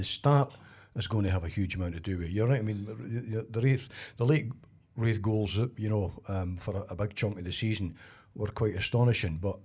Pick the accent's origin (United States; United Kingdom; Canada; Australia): United Kingdom; Scotland; If somebody say to me, you know, where are you from? I wouldn't say I'm a Taysider.